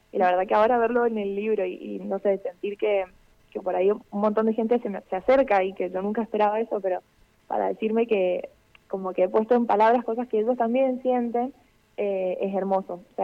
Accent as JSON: {"language": "Spanish", "region": "Mendoza", "country": "Argentina", "tie": "born or raised there", "also_born_or_lived": "Brazil", "said": "en Brasil, porque mis papás estaban viviendo allá, pero ellos son de acá, son de Argentina. Pero mi vida entera la pasé básicamente acá, así que yo me considero mendocina."}